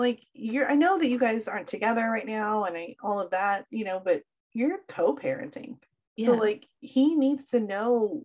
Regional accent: the South, United States; this is because I'm from the South, okay?

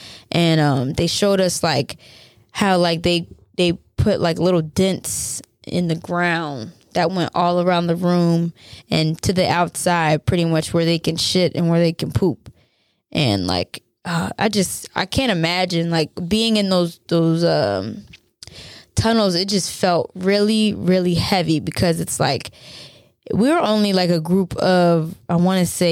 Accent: Maryland, United States; now in New York, United States; I had African friends where I grew up in Maryland, and I never looked at them any lesser anymore. So when I moved to New York

